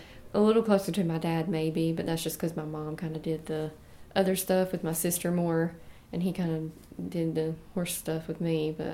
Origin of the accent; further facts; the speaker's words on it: Irwin, United States; We grew up in Irwin